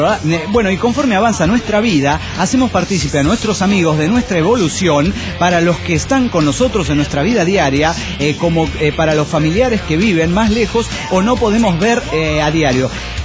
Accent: Mexico City, Mexico; del DF mexicano.

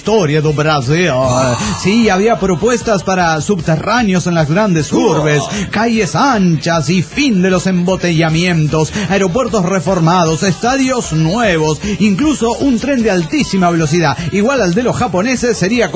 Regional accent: Morelia, Michoacán, Mexico; de Morelia, Michoacán.

